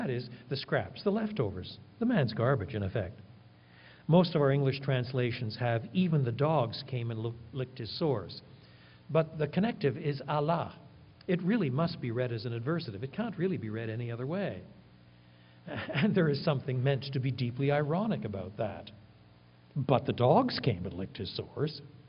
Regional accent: French Canada, Canada; Now, I was brought up in French Canada. And because I was brought up in French Canada, there's a Latin side to my temperament and culture.

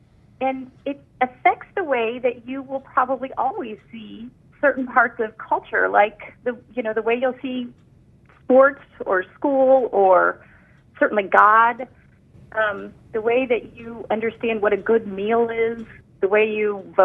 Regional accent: Galveston, Texas, United States; I grew up in Galveston, which is an island just off the coast by Houston.

